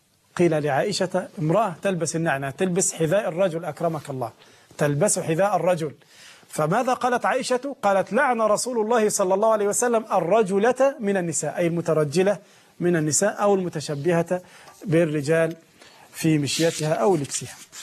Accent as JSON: {"language": "Arabic", "country": "Egypt", "said": "الخياطين يفعلون عندنا في مصر هذا القطان من الحرير"}